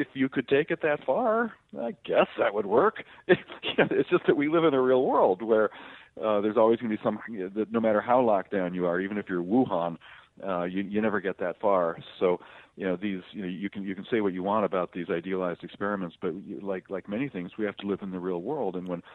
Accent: Texas, United States; Well, Governor Abbott here in my home state of Texas, had to wear the blame for

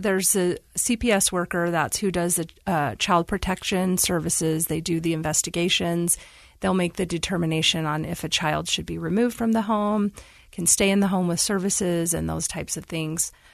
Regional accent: Sandy, Utah, United States; We grew up in Sandy, went to school at Alta High School

